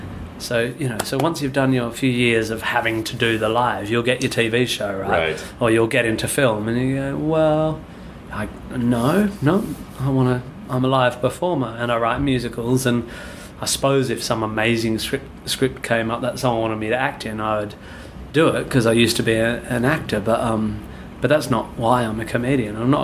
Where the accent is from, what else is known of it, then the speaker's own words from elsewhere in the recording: Perth, Western Australia, Australia; I grew up near Swanbourne Beach, and pretty much any day of the year you can go down to the beach